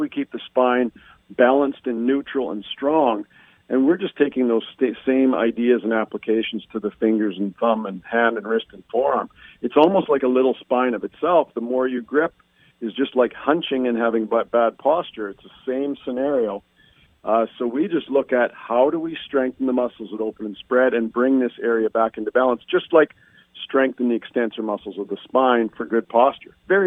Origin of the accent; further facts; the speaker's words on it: Canada; And being Canadian